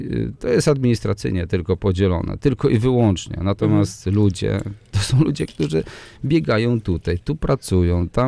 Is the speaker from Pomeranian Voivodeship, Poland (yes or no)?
yes; Słupsk, Pomeranian Voivodeship, Poland; jestem ze Słupska